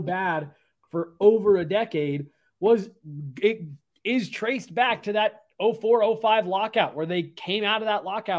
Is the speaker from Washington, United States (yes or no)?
no; Denver, Colorado, United States; it was great being a kid growing up in Denver